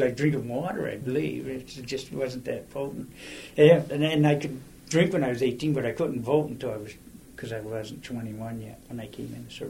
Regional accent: New York, United States; But they did not realize I was from New York and our drinking age was 18 and I was a professional drinker then.

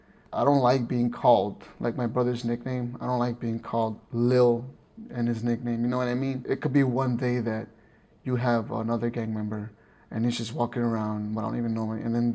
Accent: Chicago, Illinois, United States; I was born and raised in Little Village, Chicago. It's near southwest side of Chicago, inner city, as society likes to call it, urban.

